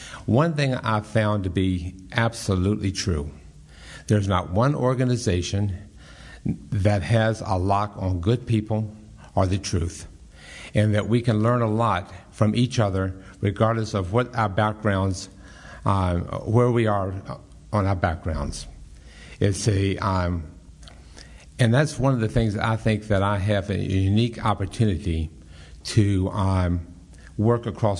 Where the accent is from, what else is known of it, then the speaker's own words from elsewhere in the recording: Charlottesville, Virginia, United States; I was born and raised in the Charlottesville-Albemarle County area. My family actually goes back about five or six generations. My mother's family lived up on the Blue Ridge Parkway.